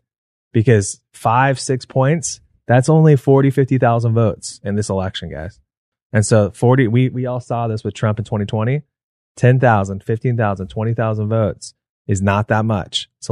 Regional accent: Arizona, United States; Yeah, look, I mean, I've lived in this state my entire life. I'm from Arizona. I'm a seventh generation Arizonan.

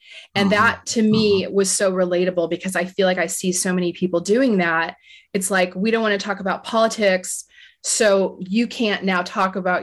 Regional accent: Florida, United States; Andre, I grew up in Florida. We drove by Stone Mountain multiple times a year.

